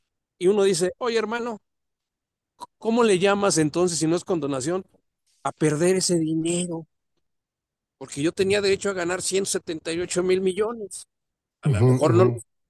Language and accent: Spanish; Mexico; como asesor, como experto en impuestos, como mexicano.